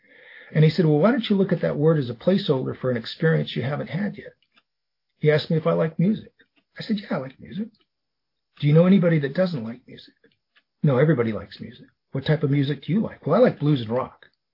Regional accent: Las Vegas, Nevada, United States; I grew up in Las Vegas, Nevada.

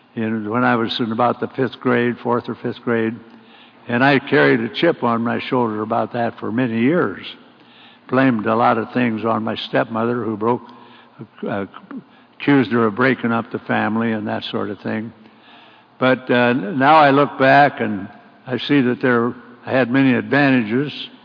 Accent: Nebraska, United States; I came from Nebraska. I was born in Nebraska, 1925. That makes me 89 now.

